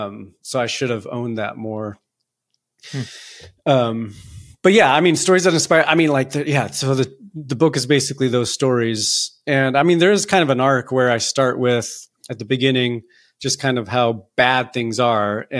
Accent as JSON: {"language": "English", "town": "Los Angeles", "region": "California", "country": "United States", "tie": "born or raised there", "also_born_or_lived": "Tucson, Arizona", "said": "I grew up in California, in Arizona. My dad is from Colombia. My mom from Costa Rica. Kind of grew up in, you know, Latino life in Southern California, LA, and then in Tucson, Arizona."}